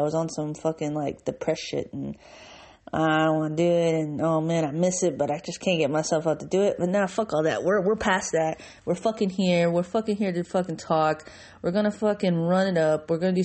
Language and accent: English; Texas, United States; because that's my state. That's where I'm from. I'm from Texas, like born and raised, y'all.